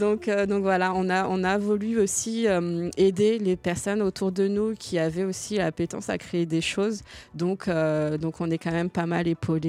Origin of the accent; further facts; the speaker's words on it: Martinique, France; parce qu'on est originaire de la Martinique et que c'est une musique qui a une consonance de chez nous.